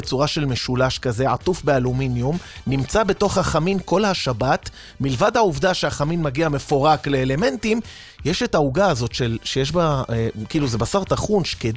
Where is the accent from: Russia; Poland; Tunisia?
Tunisia; אני טוניסאי, אבל זה מדבר אליי הדבר הזה.